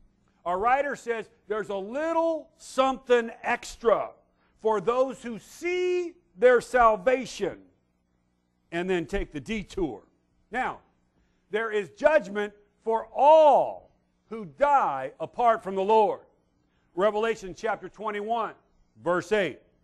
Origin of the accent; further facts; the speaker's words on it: Hopeville, California, United States; I grew up in Hopeville. Who knows where Hopeville is? I'll buy you lunch today. Wonderfully, yes. It is 1 hour east. If you know the burgeoning metropolis, something, of El Centro, just keep going about 10 more miles, and you will land in Hopeville. It's in the middle of the desert.